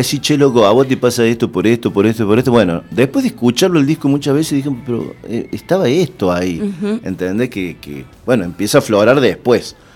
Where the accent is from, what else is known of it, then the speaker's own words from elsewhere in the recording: Argentina; Porque somos jodidos los argentinos